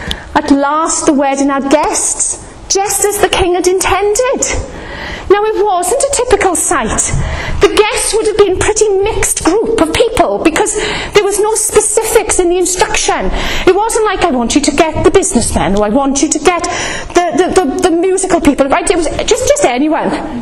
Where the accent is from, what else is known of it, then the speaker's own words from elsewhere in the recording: United Kingdom; We're very British.